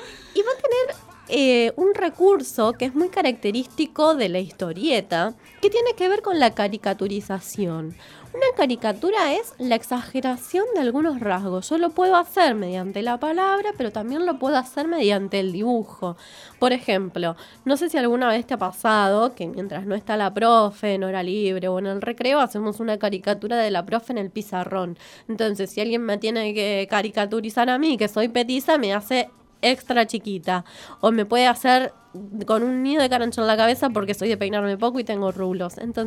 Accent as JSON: {"language": "Spanish", "town": "Rosario", "region": "Santa Fe", "country": "Argentina", "said": "Ay, yo soy de Rosario"}